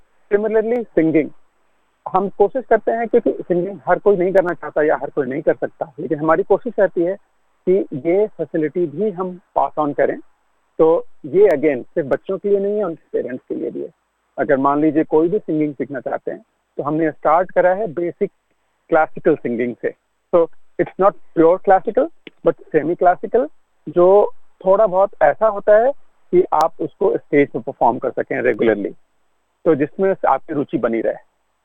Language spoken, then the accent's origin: Hindi; North India, India; जैसे मैं 2 Indian languages बोलता हूँ, जबकि मैं नॉर्थ इंडियन हूँ।